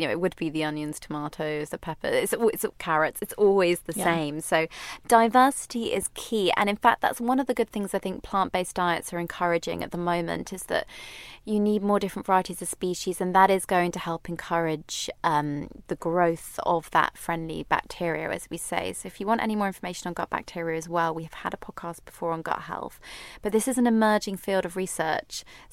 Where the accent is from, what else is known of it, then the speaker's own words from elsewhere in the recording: United Kingdom; Sorry, I know I'm British